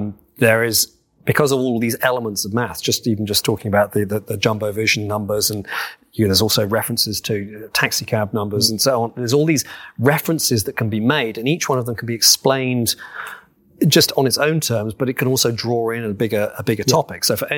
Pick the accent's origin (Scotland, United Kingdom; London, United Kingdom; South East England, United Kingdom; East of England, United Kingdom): London, United Kingdom; now in Bristol, United Kingdom; I grew up in London. I live in Bristol. I'm county next door. I live in Bristol.